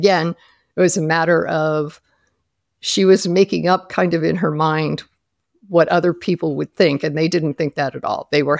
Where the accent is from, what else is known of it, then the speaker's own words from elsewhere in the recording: Ohio, United States; also born or lived in Maryland; I moved from the area where we had all been in Maryland back to my home state of Ohio because my son and my sister's family all asked me to come back.